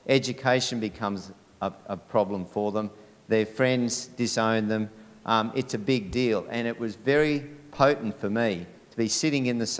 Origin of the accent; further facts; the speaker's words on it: Queensland, Australia; born north of the border in Queensland, and so that's always stuck with me. And so even though I've been in New South Wales for 30 years, I still feel as a Queenslander does